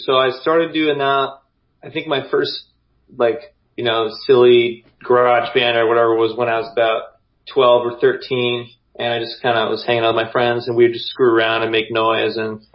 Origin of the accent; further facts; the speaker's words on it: Boise, Idaho, United States; that I don't think that club was a thing when I was growing up in Boise.